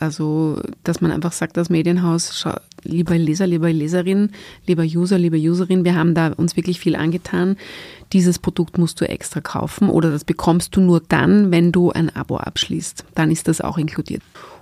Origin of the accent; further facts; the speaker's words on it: Vienna, Austria; ich komme aus Wien und ich bin Journalistin.